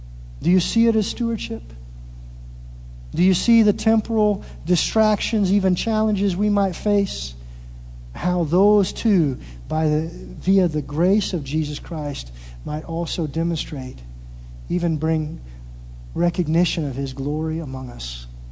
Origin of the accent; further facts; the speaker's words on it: Springfield, United States; I grew up in the Springfield area.